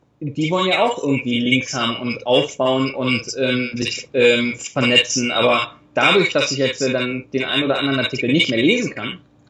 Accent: Germany; ich bin Deutscher.

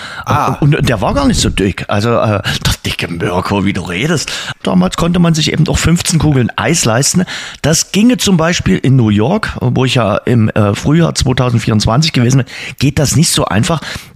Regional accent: Dresden, Saxony, Germany; Ich bin ja oben in Bühler-Weißer Hirsch groß geworden

